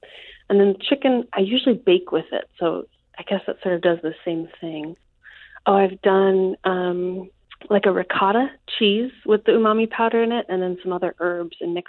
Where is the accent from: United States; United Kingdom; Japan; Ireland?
Japan; I grew up in Japan, so I've used a lot of these ingredients for years.